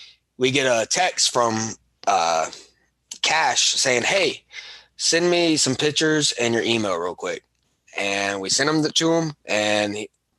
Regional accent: Alabama, United States; Yeah, I am from Alabama and everything.

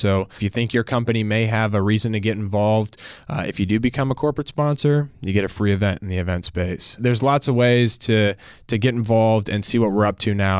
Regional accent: St. Louis, Missouri, United States; now in Kansas City, United States; You know, I'm from St. Louis originally, and I've always known Kansas City to be a friendly place.

